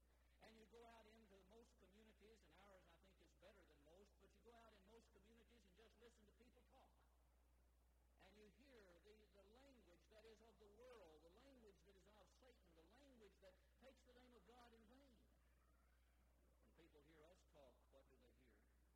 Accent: Southern United States, United States; accent: Southern drawl; They listen to my speech, and because of the Southern drawl, they realize that I'm from a certain part of the country.

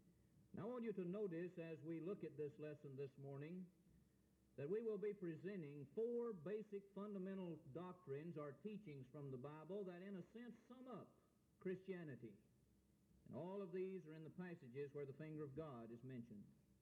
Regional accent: Tennessee, United States; when I was just a boy growing up in Middle Tennessee

